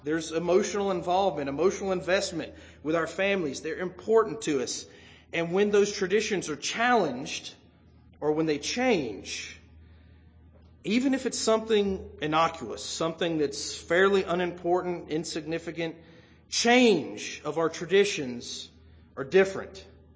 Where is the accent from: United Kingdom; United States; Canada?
United States; the South; I grew up in the South, and, we sort of had traditions. Men worked.